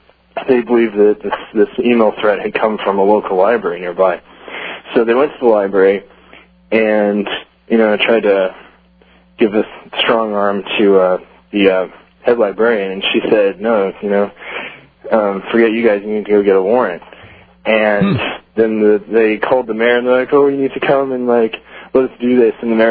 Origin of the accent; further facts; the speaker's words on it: California, United States; Oh, yeah, that and my home state of California is too expensive to move back to.